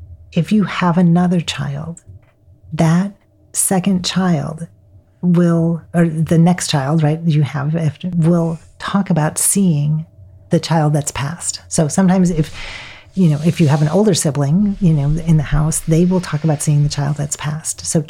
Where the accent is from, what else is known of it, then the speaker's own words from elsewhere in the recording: Wisconsin, United States; I am from Wisconsin. Does that help?